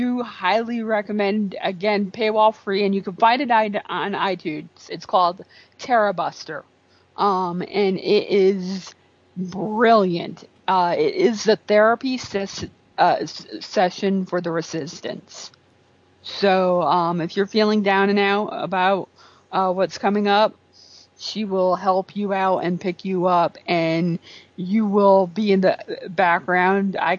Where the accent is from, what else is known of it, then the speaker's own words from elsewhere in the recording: New Haven, Connecticut, United States; when I go home back to Connecticut, my birthplace, I was born in New Haven, Connecticut.